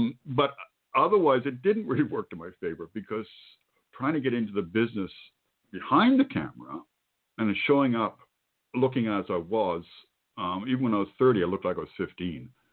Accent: United Kingdom; Now, I was... being brought up British, freckle-faced, I used to have very protruding front teeth, and I was sort of a funny kid with a funny accent.

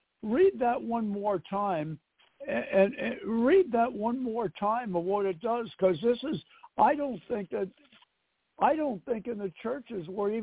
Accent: New York City, New York, United States; Wait a minute. I'm from New York City. You know, I'm from New York City.

